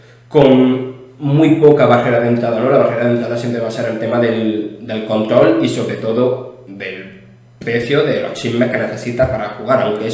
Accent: Pego, Valencian Community, Spain; hubiera sido un chaval viviendo aquí en Pego hubiera existido un programa de vídeos jugado en la radio de mi pueblo, porque realmente, o sea, desde un pueblo, ¿vale?

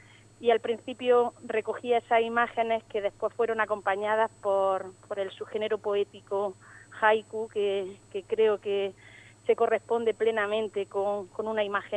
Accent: Alcudia de Guadix, Andalusia, Spain; que yo lo viví por motivos familiares en mi pueblo de origen, en Alcudia de Guadí, en Granada.

